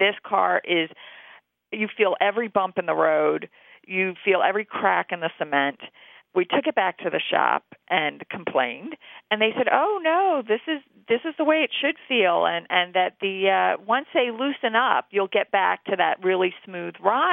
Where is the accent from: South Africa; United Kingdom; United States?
United States; Baltimore, Maryland; now in Dallas, United States; Well, I'm living in Dallas, Texas now. I've been here about a year and a half, but I'm actually from Baltimore, Maryland.